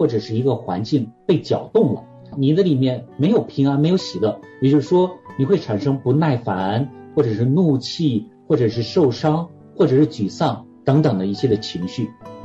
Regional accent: northern China, China; 因为我是北方人哈，用这样的一个词语来表达

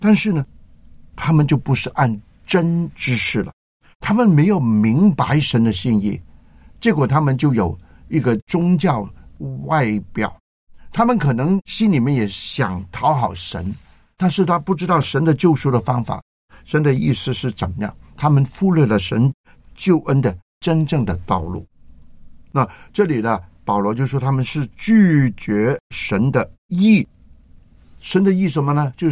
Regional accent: China; 看见宣教士他们远渡重洋来到我们中国向我们传福音

